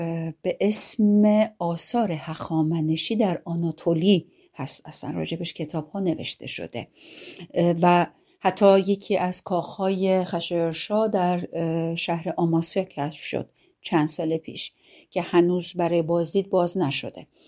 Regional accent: Iran; من به عنوان یک ایرانی یکی از وظایفی که برای خودم تقبل کردم

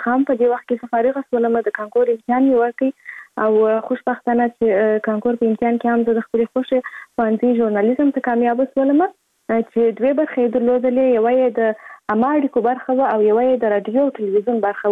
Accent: Kandahar, Afghanistan; born there

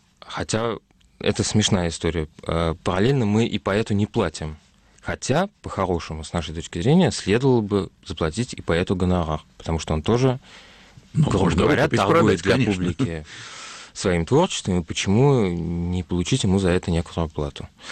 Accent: Moscow, Russia; Я москвич, да. Хотя мой отец отсюда, и тем не менее я родился и вырос в Москве.

